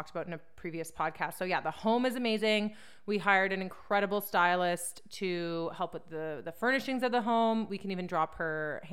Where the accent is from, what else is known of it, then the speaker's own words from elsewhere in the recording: British Columbia, Canada; also born or lived in Vancouver; So we moved from Vancouver, British Columbia, to a smaller city center up in kind of the interior of BC, which is amazing.